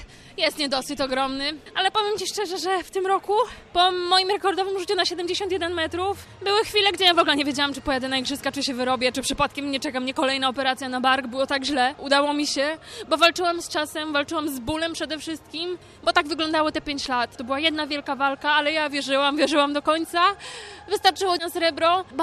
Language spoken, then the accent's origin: Polish; Podlaskie Voivodeship, Poland; dzięki kibicom właśnie ze swojej pięknej Suwalszczyzny, Sejneńszczyzny, z całego województwa podlaskiego i z całej Polski.